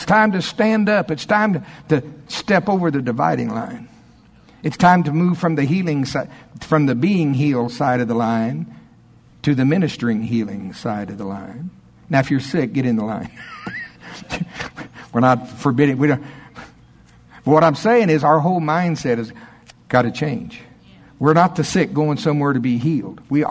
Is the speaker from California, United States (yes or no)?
no; Oklahoma, United States; I'm from Oklahoma. I love it.